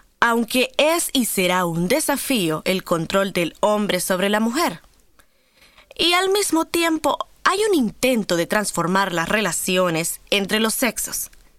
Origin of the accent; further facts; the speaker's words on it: Managua, Nicaragua; soy de Managua, Nicaragua.